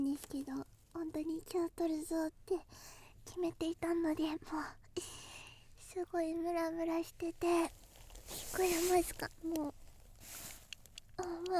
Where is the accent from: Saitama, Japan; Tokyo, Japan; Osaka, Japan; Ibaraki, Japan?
Tokyo, Japan; 東京生まれ東京育ちです。